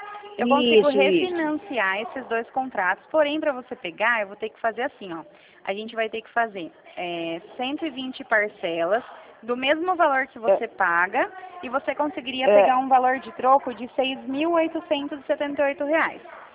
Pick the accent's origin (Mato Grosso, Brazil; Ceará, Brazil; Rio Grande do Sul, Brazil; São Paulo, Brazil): São Paulo, Brazil; Rio Claro; Eu sou aqui de Rio Claro. Aqui pertinho.